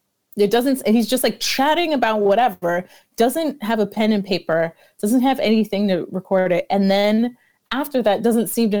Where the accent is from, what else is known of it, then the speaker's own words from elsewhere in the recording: New York City, New York, United States; as a New Yorker who sees things that are quote unquote in New York